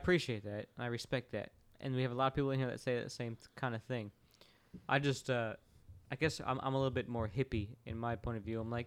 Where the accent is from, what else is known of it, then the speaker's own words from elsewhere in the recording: Orlando, Florida, United States; I grew up in Orlando circa late 90s.